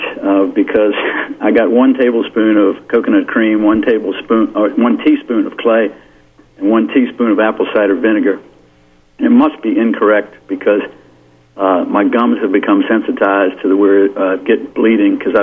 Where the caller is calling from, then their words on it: Washington, District of Columbia, United States; I'm calling from Washington, D.C. area.